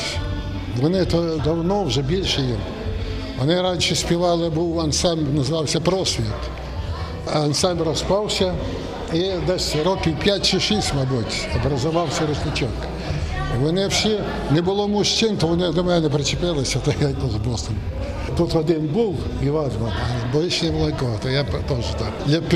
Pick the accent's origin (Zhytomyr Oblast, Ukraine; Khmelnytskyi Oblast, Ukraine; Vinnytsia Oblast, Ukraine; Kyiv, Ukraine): Zhytomyr Oblast, Ukraine; Приїхав вже на Житомирщину, я сам з Житомирщини.